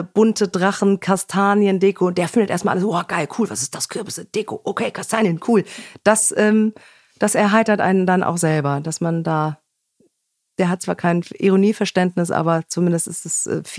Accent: Wetzlar, Hesse, Germany; in meiner alten Heimat, wo ich eben herkomme, in Wetzlar

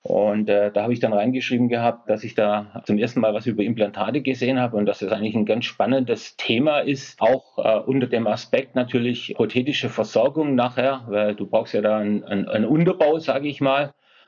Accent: Esslingen, Baden-Württemberg, Germany; Ich komme aus Esslingen, das ist in der Nähe von Stuttgart.

